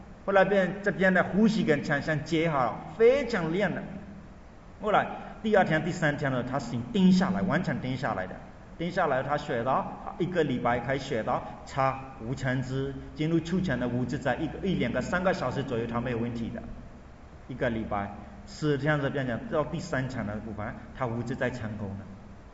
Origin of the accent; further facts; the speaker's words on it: Myanmar; Chinese is a second language; 我们缅甸人的心是信心是有的